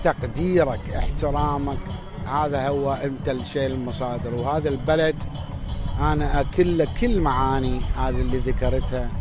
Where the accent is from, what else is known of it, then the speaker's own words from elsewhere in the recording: Iraq; also born or lived in Saudi Arabia; now in Australia; انا من طلعت من العراق طلعت وراء حرب الخليج